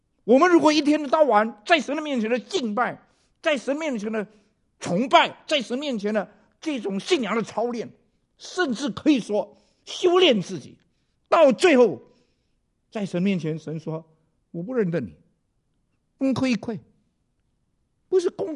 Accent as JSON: {"language": "Chinese", "country": "China", "said": "美国人这个讲的很难一点，我们中国人容易。"}